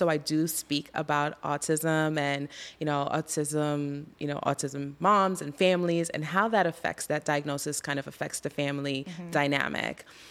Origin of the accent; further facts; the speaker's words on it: Puerto Rico; now in United States; I grew up in Puerto Rico. When I came from Puerto Rico, as I would think I was nine, I didn't know any English.